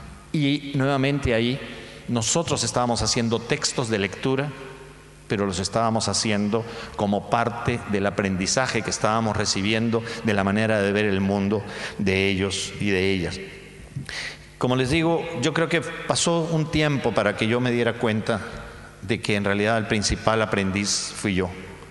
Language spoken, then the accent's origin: Spanish; Peru; cuando yo empecé a trabajar como alfabetizador en mi país de origen, en el Perú